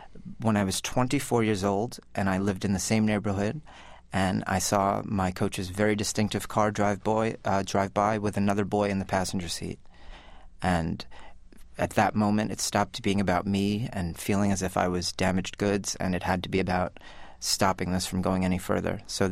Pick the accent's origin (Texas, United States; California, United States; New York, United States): New York, United States; in my home state of New York, at the age of 24, it is too late to report